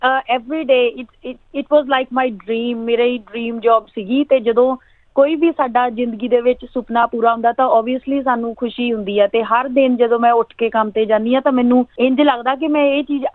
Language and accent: Punjabi; Buhara, Punjab, India; moved away as an adult; now in Australia; ਅਤੇ ਮੈਂ ਪੰਜਾਬ ਦੇ ਨਵਾਂ ਸ਼ਹਿਰ ਦੇ ਵਿੱਚ ਪਿੰਡ ਬੁਹਾਰਾ ਦੀ ਜੰਪਲ ਹਾਂ ਤੇ ਮੇਰੀ ਮੈਰਿਜ ਪਿੰਡ ਪਹਿਲੀ ਫੋਜੇਵਾਲ ਦੇ ਕੋਲ ਹੋਈ ਹੈ ਤੇ ਮੈਂ ਆਸਟ੍ਰੇਲੀਆ ਦੇ ਵਿੱਚ 2008 ਦੇ ਵਿੱਚ ਆਈ ਸੀਗੀ ਸਟੱਡੀ ਵੀਜ਼ਾ ਤੇ ਵਿਦ ਮਾਈ ਹਸਬੈਂਡ